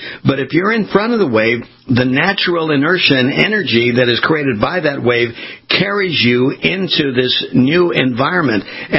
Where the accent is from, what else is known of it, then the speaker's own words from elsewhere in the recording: West Coast, United States; I came from the West Coast, so I use the surfing analysis.